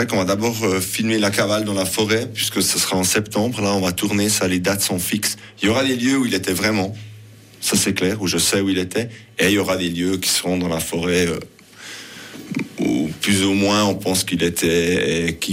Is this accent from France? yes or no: no; Biel, Bern, Switzerland; on est de Bienne, c'est à peu près ça.